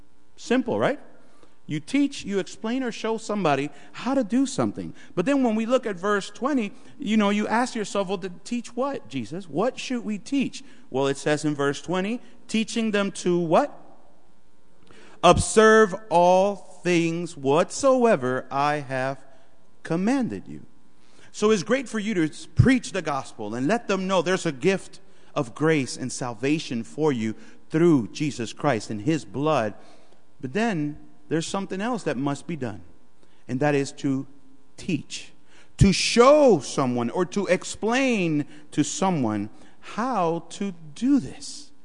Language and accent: English; Puerto Rico; So we're neighbors. We're from the Caribbean, yeah. So, huh? Yeah, that's right next door, too. No. So we have the Caribbean, and Puerto Rico is right there.